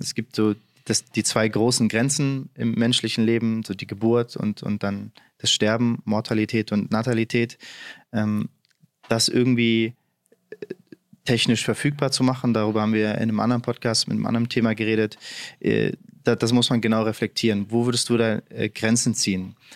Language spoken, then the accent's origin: German; Hamburg, Germany; in meiner Heimatstadt Hamburg